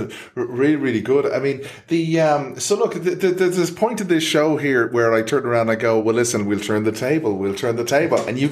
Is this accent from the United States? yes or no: no; Finglas, Leinster, Ireland; And I'm from Finglas.